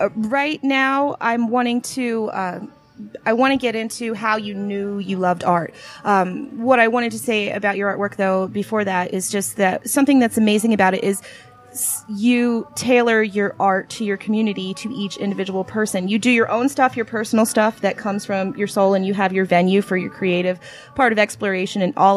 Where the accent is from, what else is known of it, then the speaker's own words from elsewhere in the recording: Pennsylvania, United States; moved away as an adult; now in Chino, United States; It's one of the reasons I came home from Pennsylvania. For those of you who don't know, I'm a Pennsylvania native, but I lived here before.